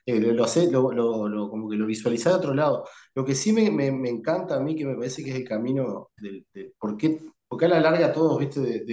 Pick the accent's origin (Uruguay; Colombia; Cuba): Uruguay; Canelones; Yo soy de Canelones, de la costa de Canelones, soy siempre canario.